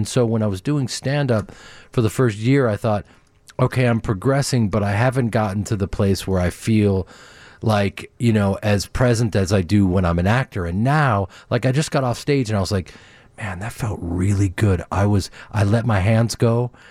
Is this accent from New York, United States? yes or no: no; Chicago, Illinois, United States; I grew up in Chicago with these incredible audiences that will show up